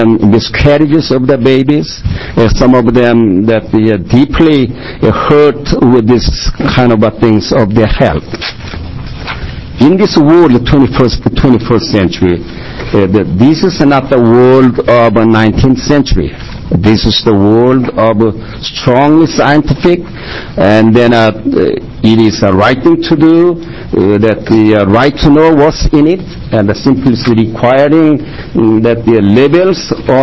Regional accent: South Korea; I came from Korea, from Asian country.

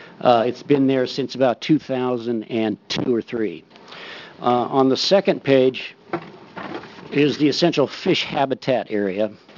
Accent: Astoria, Oregon, United States; I am from Astoria, Oregon. Live at 36293 Bartolus Loop, Astoria.

